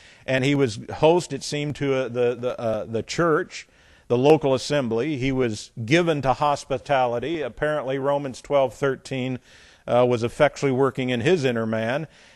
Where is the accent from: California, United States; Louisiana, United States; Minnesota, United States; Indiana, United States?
Indiana, United States; And I know as growing up in Indiana, the Indiana had a motto.